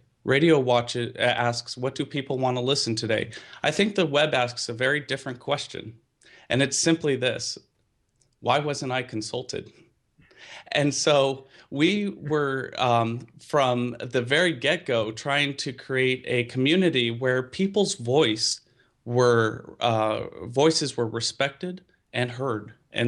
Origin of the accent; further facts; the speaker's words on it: Los Angeles, California, United States; Perhaps growing up in Los Angeles, where the billboards are larger than the actual buildings